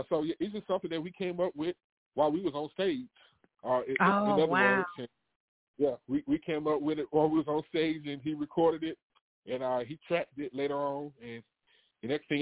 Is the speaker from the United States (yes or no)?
yes; South Carolina, United States; Yep. Born and raised in South Carolina.